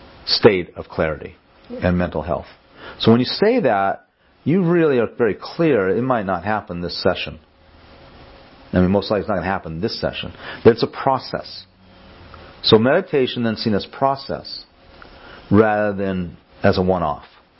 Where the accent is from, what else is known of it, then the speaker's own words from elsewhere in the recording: California, United States; I grew up outside Los Angeles. I was of the surfer hippie crowd.